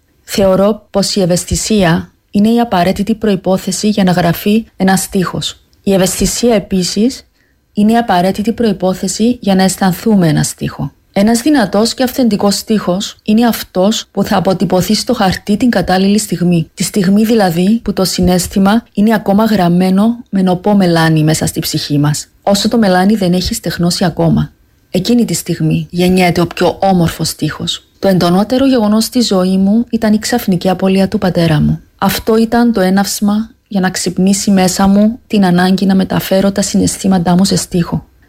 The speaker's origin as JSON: {"language": "Greek", "town": "Nicosia", "region": "Nicosia District", "country": "Cyprus", "tie": "born or raised there", "said": "κατάγομαι από δύο όμορφα κατεχόμενα χωριά της επαρχίας Κερίνιας, τον Καραβά και τη Μύρτου. Μετά την προσφυγιά, τα παιδικά μου χρόνια τα έζησα στην περιοχή Ακρόπολης στη Λευκωσία."}